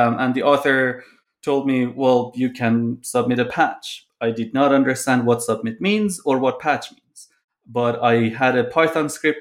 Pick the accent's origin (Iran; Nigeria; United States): Iran; I come from Iran, and there we use the Persian calendar